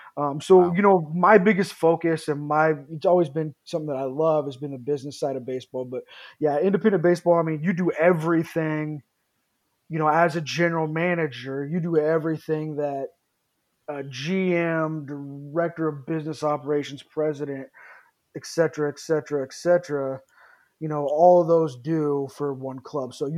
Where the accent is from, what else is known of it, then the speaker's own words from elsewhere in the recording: Kansas, United States; I actually grew up coming down to Wichita quite a bit between Wichita and Topeka and Kansas City for different things.